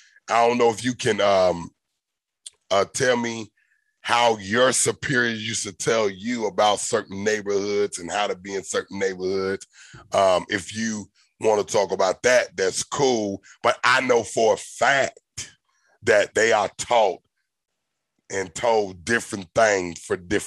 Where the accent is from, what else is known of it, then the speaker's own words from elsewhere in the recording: Southern US, United States; I grew up in the South, and the South is not the same.